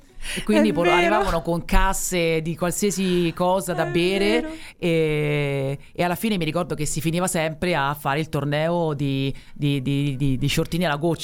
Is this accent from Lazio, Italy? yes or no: yes; Rome, Lazio, Italy; non si preoccupi, guardi, sono romana, la so al momento giusto